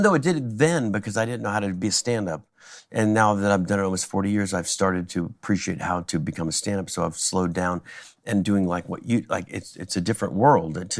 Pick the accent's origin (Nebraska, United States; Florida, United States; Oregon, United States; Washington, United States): Florida, United States; My dad worked at the Space Center, and that's why I'm from Florida.